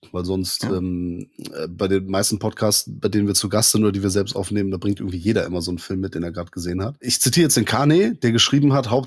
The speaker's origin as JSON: {"language": "German", "region": "Rhineland", "country": "Germany"}